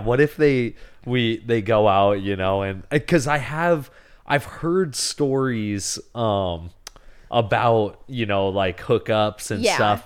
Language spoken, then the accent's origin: English; Alaska, United States; You know, growing up in Alaska, we did a bit of skating, and you did some skating too.